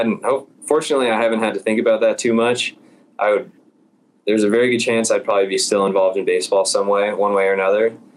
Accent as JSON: {"language": "English", "town": "San Diego", "region": "California", "country": "United States", "tie": "born or raised there", "said": "Yeah, I mean, growing up in San Diego, I watched the Padres."}